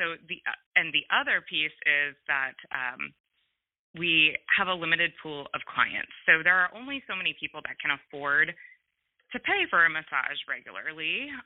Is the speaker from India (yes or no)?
no; Portland, Oregon, United States; like I'm from Portland, Oregon, our rent is really high.